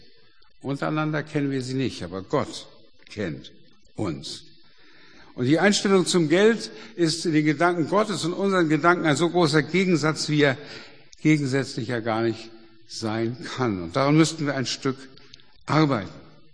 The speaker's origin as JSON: {"language": "German", "country": "Germany", "said": "Wir leben in einem nie dagewesenen Überfluss in diesem Land und ich rede jetzt von Deutschland. Ich bin Deutscher und gehöre dazu."}